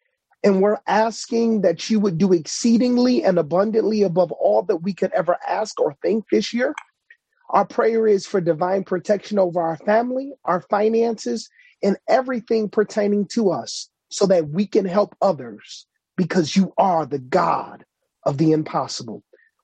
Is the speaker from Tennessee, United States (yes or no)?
no; Detroit, Michigan, United States; I was born and raised in Detroit, so it was no problem for me to go back to my old neighborhood